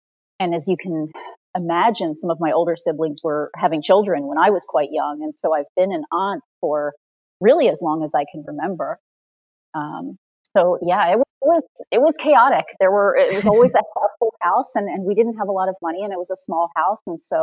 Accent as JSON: {"language": "English", "region": "New Jersey", "country": "United States", "tie": "born or raised there", "lives_now": "Portland, United States", "said": "I grew up in rural New Jersey on the East Coast of the U.S."}